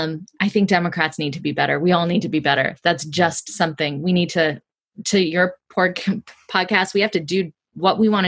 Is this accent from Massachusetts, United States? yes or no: no; Georgia, United States; Right, and I grew up in Georgia, and everyone knew me in my school. It's funny, I grew up in DeKalb County